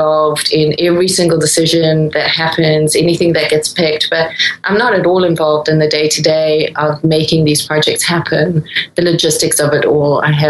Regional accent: Durban, KwaZulu-Natal, South Africa; now in United States; where I grew up in Durban

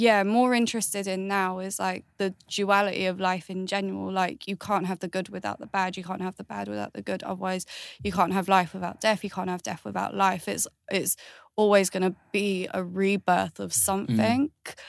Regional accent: Galway, Connacht, Ireland; born there; I was born in Ireland, which is Galway.

